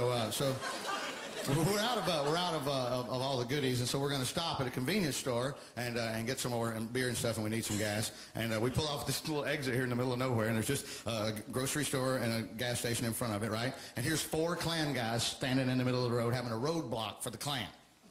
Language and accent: English; Alabama, United States; where are you from again? I'm like, Alabama.